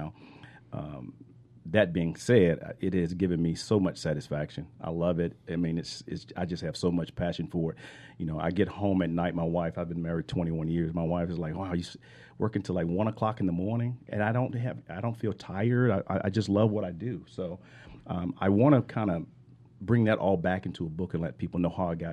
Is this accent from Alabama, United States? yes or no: yes; Tuskegee, Alabama, United States; Tuskegee, not Auburn. I grew up